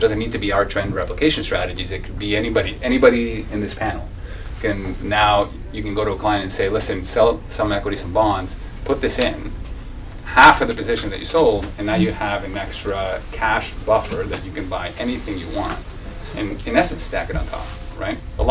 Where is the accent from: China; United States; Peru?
Peru; now in Canada; I emigrated from Peru after my family lost all their money after a 7,200% inflationary thrust that lasted 6 months. And then I got to Canada